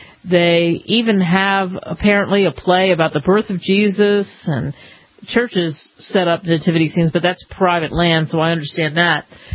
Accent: Philadelphia, Pennsylvania, United States; born or raised there

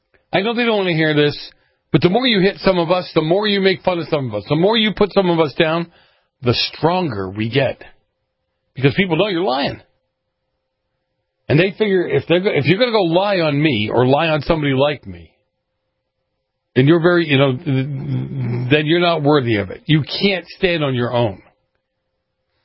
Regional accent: Boston, Massachusetts, United States; As a kid, I keep telling you, I grew up in Boston.

